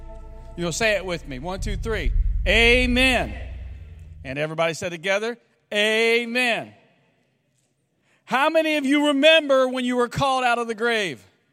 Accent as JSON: {"language": "English", "town": "Columbus", "region": "Ohio", "country": "United States", "tie": "born or raised there", "said": "I remember it being in Canton, Ohio. I grew up in Columbus, but I was there for a youth conference."}